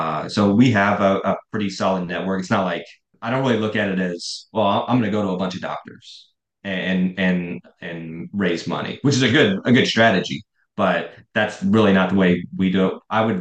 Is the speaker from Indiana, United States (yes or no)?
yes; Indiana, United States; Look, I'm from Indiana. I'm a simple guy. I still eat SpaghettiOs and hot dogs, right?